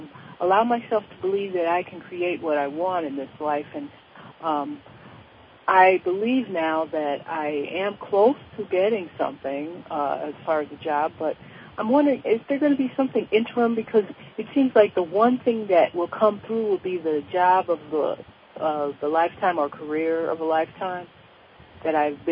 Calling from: Indiana, United States; I'm calling from Indiana.

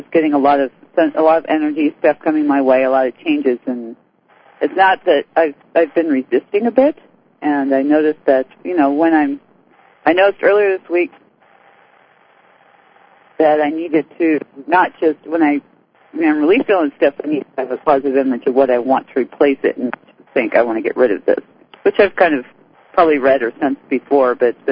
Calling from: Kansas, United States

